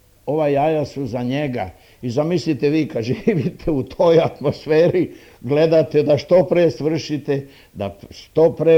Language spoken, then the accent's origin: Serbian; Ruma, Vojvodina, Serbia; born there; Rođen sam slučajno u Rumi, zato što mi je otac bio sa službom u Rumi. Inače, otac mi je Šumadinac, majka mi je rodom iz Niša bila.